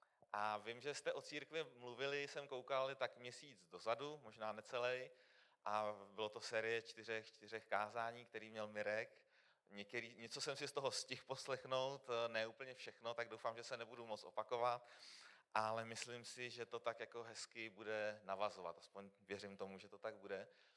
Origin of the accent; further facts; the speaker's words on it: Kutná Hora, Central Bohemian Region, Czechia; já jsem z KSK, z Kutné Hory a jako křesťan jsem vlastně vyrůstal od malička, naši uvěřili, když mě byly nějaký 2 roky